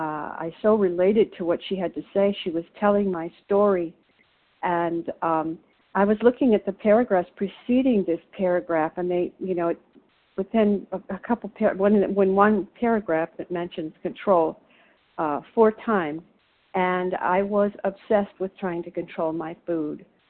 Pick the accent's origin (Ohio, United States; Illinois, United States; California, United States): Illinois, United States; I'm from Illinois.